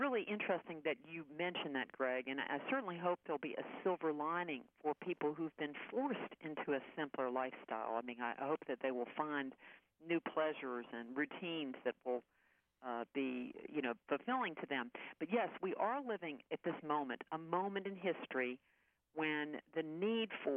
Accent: United States; as an American, I'm very much influenced by American values, American popular culture.

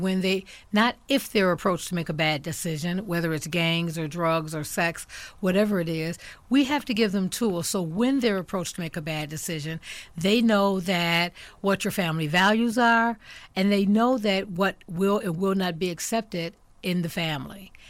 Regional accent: Milwaukee, Wisconsin, United States; Well, I was born in Milwaukee, educated in the Milwaukee Public Schools. I am one of six siblings, second in the line. I left Milwaukee

